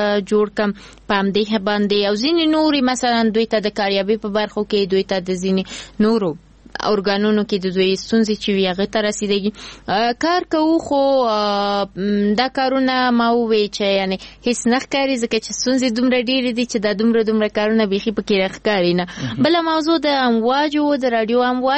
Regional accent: Kabul, Afghanistan; born there; زه په کابل کې زیږیدلی یم نو نه زه یعنی ځان د ټول افغانستان بولم

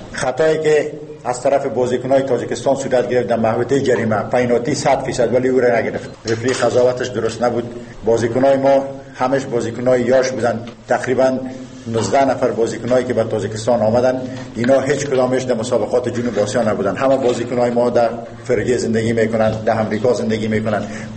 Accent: Afghanistan; ما به مو غیرت شامت افغانی خود، ما میخواییم فوتبال بکنیم

